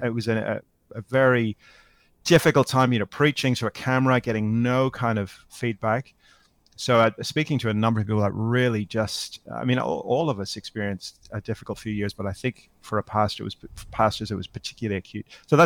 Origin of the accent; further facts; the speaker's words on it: Northern Ireland, United Kingdom; now in Australia; I mean, I'm living in Australia now, but I grew up in Northern Ireland.